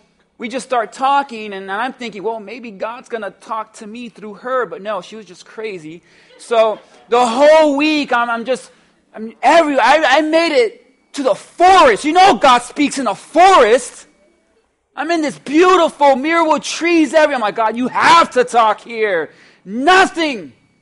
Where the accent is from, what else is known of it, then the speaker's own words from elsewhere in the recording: Miami, Florida, United States; And we're from Miami, we don't do that.